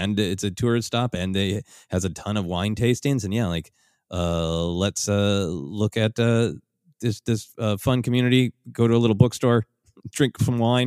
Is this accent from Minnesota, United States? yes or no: yes; Minnesota, United States; I have lived in extreme cold growing up in Minnesota, which runs both extremely cold, extremely hot, and almost nothing in between.